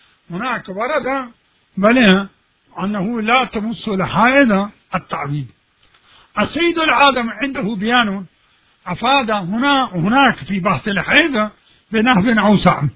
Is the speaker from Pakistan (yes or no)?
yes; Pakistan; Arabic is a second language; now in Iraq; مثلا هناك عندنا في باكستان